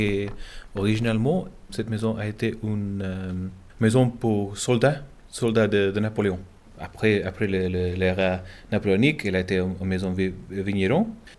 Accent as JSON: {"language": "French", "country": "Gibraltar", "second_language": "French", "said": "peut-être on peut sentir un peu d'accent espagnol dans mon accent en français. Et ça, c'est parce que je suis bilingue en anglais et espagnol. Je suis de Gibraltar"}